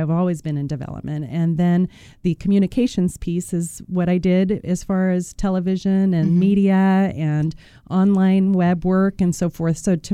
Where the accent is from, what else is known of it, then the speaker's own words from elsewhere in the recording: Atwater, California, United States; Atwater was probably the best place at that time for a kid to grow up because of the military base.